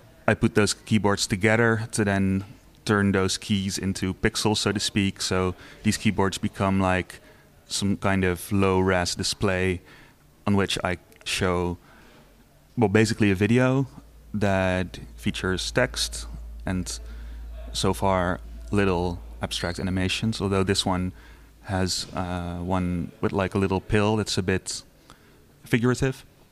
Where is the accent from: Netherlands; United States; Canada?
Netherlands; I'm an artist from Netherlands.